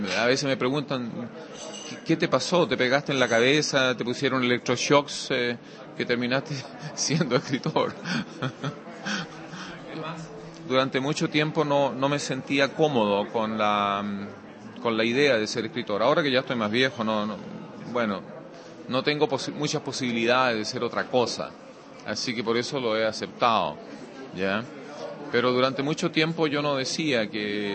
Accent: Chile; moved away as an adult; also born or lived in Buenos Aires; now in Denmark; Cuando me fui de Chile, a raíz del golpe militar en Chile

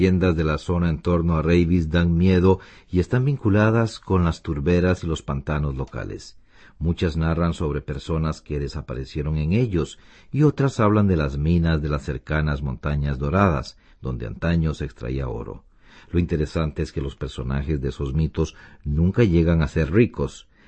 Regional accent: Greece; Soy griego y creo que el amor hacia los mitos se debe a mi origen.

